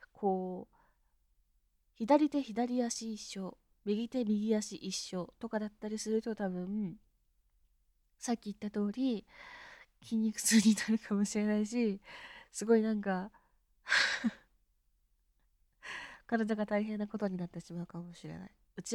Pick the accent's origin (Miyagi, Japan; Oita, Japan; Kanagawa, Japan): Miyagi, Japan; 出身地は宮城県です。全然なまってないでしょ。全然標準語で喋ってるんですけど、どうしても地元の友達と喋ったりとか家族と喋ったりってなると戻ります。